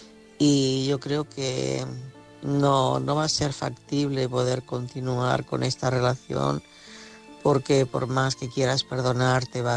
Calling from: Girona, Catalonia, Spain; corresponsal de Girona.

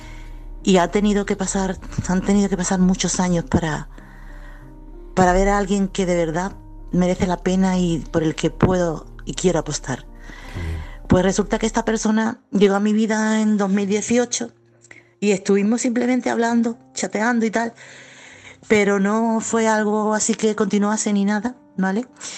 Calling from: Chiclana, Andalusia, Spain; de Chiclana.

